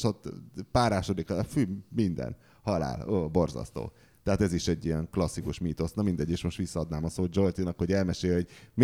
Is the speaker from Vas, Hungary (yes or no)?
yes; Szombathely, Vas, Hungary; azzal telt a gyermekkorom, hogy Szombathely és Abda között megyünk a kietlen 86-os úton